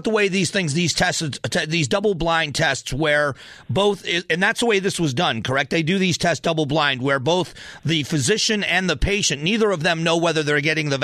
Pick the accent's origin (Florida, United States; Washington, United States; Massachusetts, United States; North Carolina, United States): Florida, United States; also born or lived in Ohio; No, I'm not. I'm not. I was born in Ohio and raised in Florida.